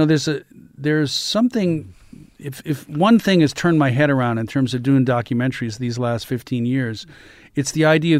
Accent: Cambridge, Massachusetts, United States; I grew up on the East Coast. I grew up kind of in the Boston area, and then...

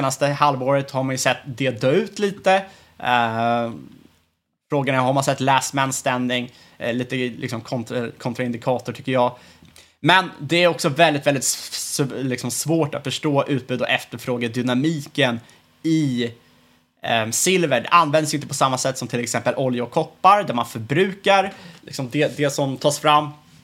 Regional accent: Sweden; Jag menar, som svenskar är klart man dras till det.

